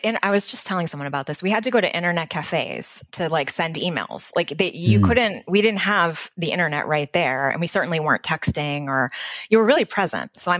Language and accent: English; Delray Beach, Florida, United States; I grew up in Florida, actually, in Delray Beach, Florida.